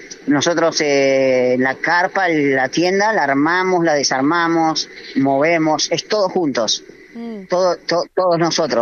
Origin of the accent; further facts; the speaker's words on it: Argentina; tenemos ahí dos colombianos, somos argentinos y somos varios